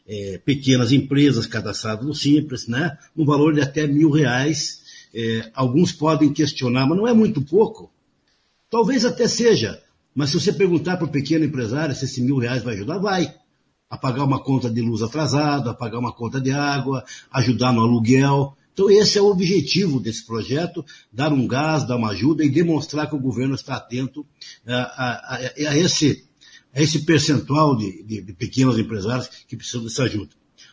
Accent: União da Vitória, Paraná, Brazil; da minha terra natal, de União da Vitória.

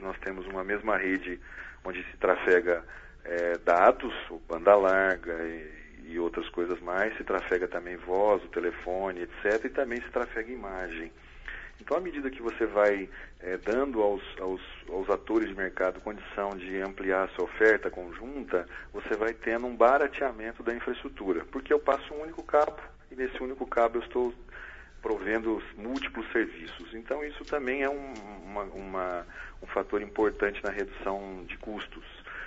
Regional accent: Maringá, Paraná, Brazil; como sou aqui da região, né, sou nascido em Maringá e ainda resido aqui na região, em Marialva

